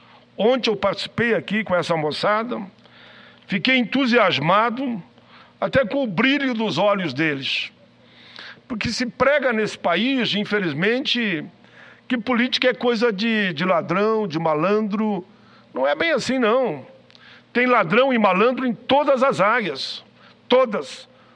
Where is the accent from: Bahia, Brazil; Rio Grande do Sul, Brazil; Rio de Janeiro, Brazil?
Rio Grande do Sul, Brazil; Caxias do Sul; pertinho da minha cidade natal, Caxias do Sul